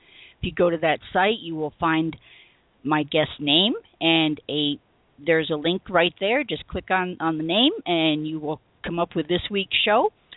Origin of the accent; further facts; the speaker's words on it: New York, United States; also born or lived in Adirondacks; now in Colorado, United States; I grew up out on the South Shore of Long Island, but spent a lot of my childhood in upstate New York in the Adirondack country because my dad was from there